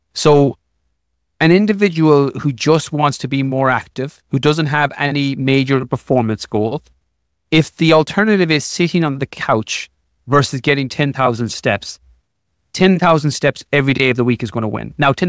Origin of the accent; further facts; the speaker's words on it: Ireland; like I'm Irish, there's no avoiding it to some degree.